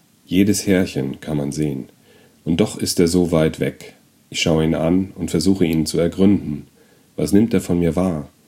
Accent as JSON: {"language": "German", "town": "Frankfurt am Main", "region": "Hesse", "country": "Germany", "said": "Und ich komme aus Frankfurt am Main."}